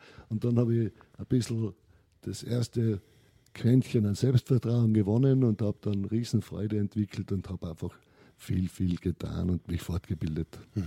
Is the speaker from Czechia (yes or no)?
no; Lienz, Tyrol, Austria; now in Mühlviertel, Austria; Ich bin Lienzer, gebürtiger Lienzer, und bin seit 1,5 Jahren im unteren Mühlviertel zu Hause.